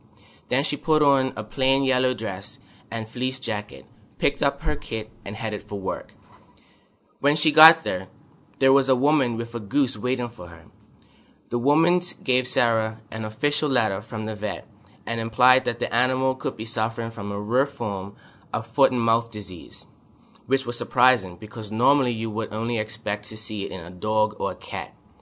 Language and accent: English; Bermuda; born there; I was born in Bermuda, and Bermuda is a lot of people get it confused with the Caribbean, and so whenever I say I'm from Bermuda, then people always think that I live down by Jamaica and Barbados